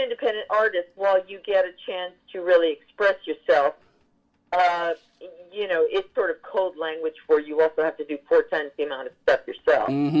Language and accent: English; New York City, New York, United States; Well, growing up in New York City, I was privileged to see the original Funny Girl starring … in 1964. I was a little girl